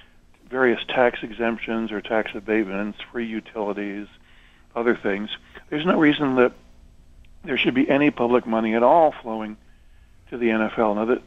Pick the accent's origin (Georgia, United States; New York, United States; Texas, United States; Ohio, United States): New York, United States; Buffalo; I grew up in Buffalo, New York, and as a child I attended games in the old War Memorial Stadium, which no longer exists